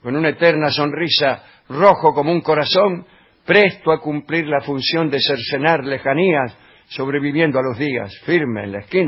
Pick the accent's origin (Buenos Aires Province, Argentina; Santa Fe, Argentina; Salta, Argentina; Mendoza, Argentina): Mendoza, Argentina; de Mendoza.